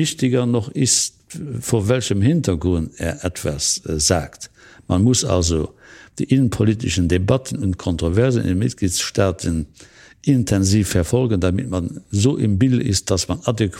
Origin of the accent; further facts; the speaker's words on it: Luxembourg; Aber was wissen wir denn als Luxemburger über die Nordklappen?